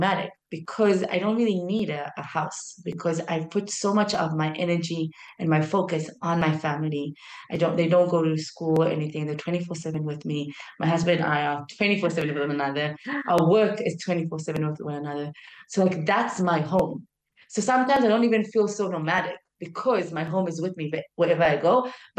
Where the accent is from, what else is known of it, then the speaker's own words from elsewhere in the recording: South Africa; I would say South African, even though I'm half South African, half American, more Israeli.